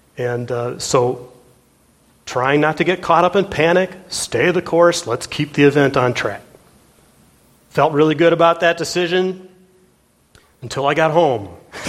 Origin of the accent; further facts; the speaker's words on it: Minnesota, United States; And maybe it's just because we're from Minnesota.